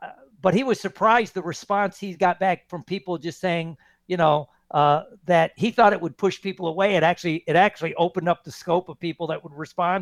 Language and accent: English; Indiana, United States; yeah, I'm from Indiana. Men are men, and sheep are nervous.